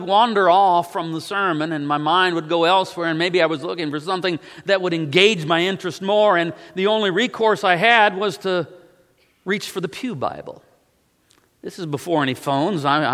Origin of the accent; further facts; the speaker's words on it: Savannah, Missouri, United States; Growing up in the First Baptist Church in Savannah, Missouri, as a child, I was not always fully engaged in the sermon.